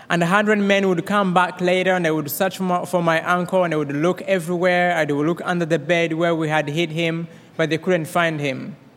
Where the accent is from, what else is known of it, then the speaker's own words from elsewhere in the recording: Rwanda; accent: Rwandan; also born or lived in Minnesota; now in Boone, United States; And so from Rwanda, if you already, how many of you think I have an accent right now? So that's my Rwandan accent.